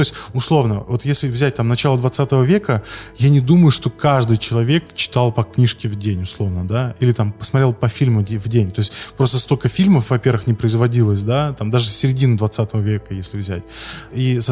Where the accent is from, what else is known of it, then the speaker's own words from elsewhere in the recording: Arkhangelsk Oblast, Russia; Вот я, например, не из Москвы, я из маленькой деревни в Архангельской области, и до 18 лет у меня не было нормального интернета.